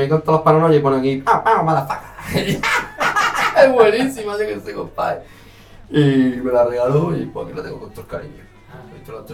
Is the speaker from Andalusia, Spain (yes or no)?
yes; Seville, Andalusia, Spain; born there; Yo nací en Sevilla, sí.